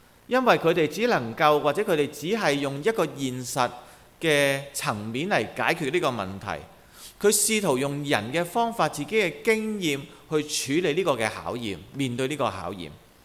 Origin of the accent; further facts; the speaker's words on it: China; 然后即我们中国人打包